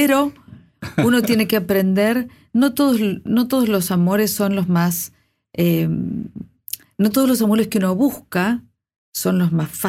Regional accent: Ramos Mejía, Buenos Aires Province, Argentina; Yo nací en Capital, pero viví hasta los 20 años en Ramos Mejía.

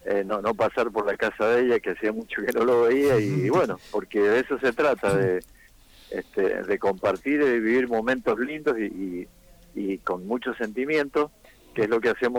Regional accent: Rivadavia, Mendoza, Argentina; en mi pueblo, yo vivo en Rivadavia, Mendoza, a 60 kilómetros de la capital mendocina

